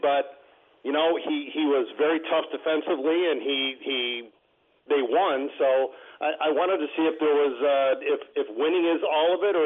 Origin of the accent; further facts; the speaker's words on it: Detroit, Michigan, United States; so I'm born and raised in Michigan. I'm a Detroit guy.